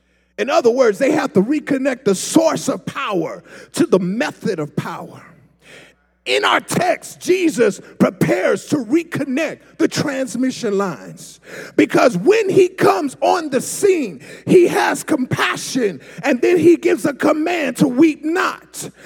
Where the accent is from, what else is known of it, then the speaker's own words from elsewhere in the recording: Chicago, Illinois, United States; now in Texas, United States; I grew up in Chicago where in the summertime it was summer.